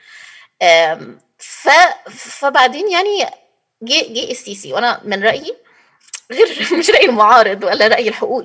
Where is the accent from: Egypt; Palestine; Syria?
Egypt; وكمان كانوا مثلا عندنا في مصر بيقول